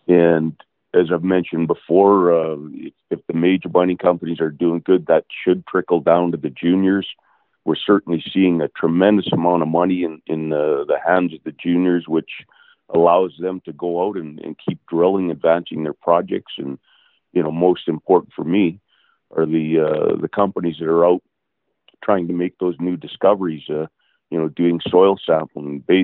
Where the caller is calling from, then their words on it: British Columbia, Canada; I'm in British Columbia and it's very cold and there's a lot of dry heat here, so I might sound a little stuffy.